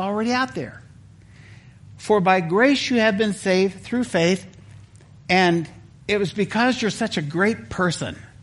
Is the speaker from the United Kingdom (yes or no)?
no; California, United States; also born or lived in Missouri; My home state is California, and I was in Missouri for many years on a farm around fruit trees.